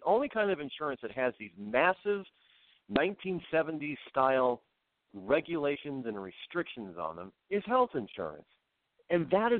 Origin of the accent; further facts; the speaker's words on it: United States; That's something else that we as the American people are not used to.